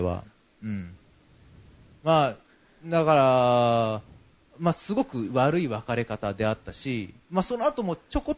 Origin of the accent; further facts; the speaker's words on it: Miyazaki, Japan; also born or lived in Tokyo; 私の地元宮崎にその当時まだ彼女は住んでいて、私が東京だったんですね